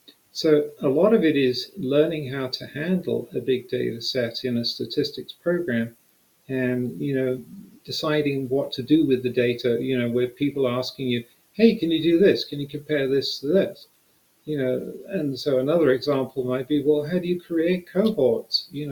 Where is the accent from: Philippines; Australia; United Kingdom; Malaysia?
United Kingdom; now in United States; So, you know, I'm the Brit and the other one's American.